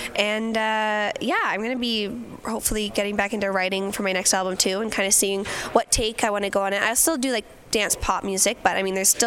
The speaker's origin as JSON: {"language": "English", "town": "Abbotsford", "region": "British Columbia", "country": "Canada", "tie": "born or raised there", "said": "Well, I mean, performing around like Abbotsford, my hometown, there would be like the occasional person who would recognize me places"}